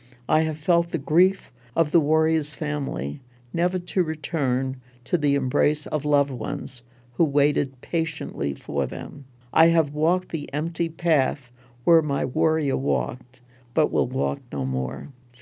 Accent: Brooklyn, New York, United States; I'm a girl from Brooklyn, New York.

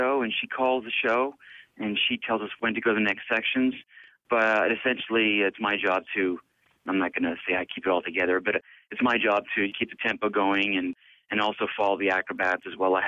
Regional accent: Belgium; moved away; also born or lived in Nova Scotia / Toronto; I was born and raised in Belgium, and I went to Canada, and I got my jazz degree in Nova Scotia, and then I went to Toronto, and I spent 13 years in Toronto

